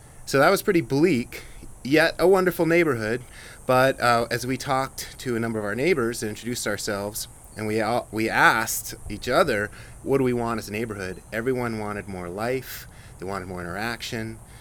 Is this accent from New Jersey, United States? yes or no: no; Tucson, Arizona, United States; So I want, I grew up here in Tucson and I saw the water situation steadily get worse.